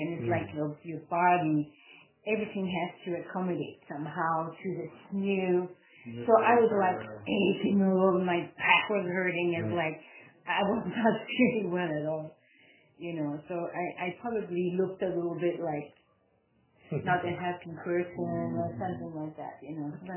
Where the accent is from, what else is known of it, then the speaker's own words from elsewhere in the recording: Belgium; moved away; They hear my accent, right? They hear my accent, right? And I said, I'm from Belgium. Oh, I came from Belgium.